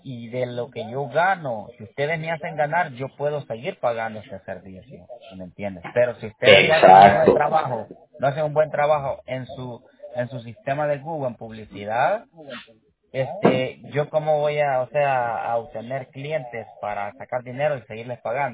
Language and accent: Spanish; El Salvador; Sí, no, soy del Salvador